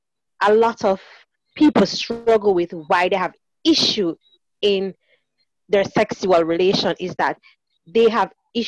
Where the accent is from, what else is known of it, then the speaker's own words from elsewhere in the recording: Jamaica; back in the days, in my days, growing up in Jamaica, how dare you talk about sex?